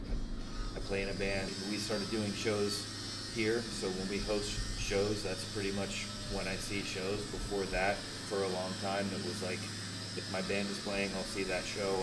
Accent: Maine, United States; now in Tampa, United States; I grew up in Maine.

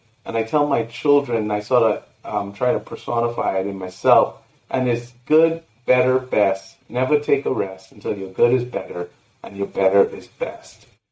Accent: Bahamas; even though I grew up in the Bahamas, I spent more time in the Army than in the Bahamas.

